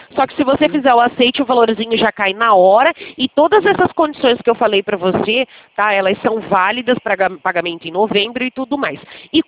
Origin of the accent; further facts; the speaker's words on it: Americana, São Paulo, Brazil; Eu sou do interior de São Paulo, da cidade americana